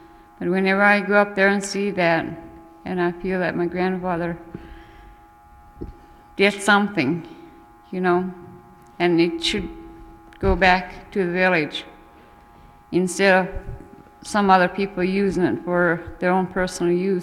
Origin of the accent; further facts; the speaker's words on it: Tanacross, Alaska, United States; I was born and raised in Tana Cross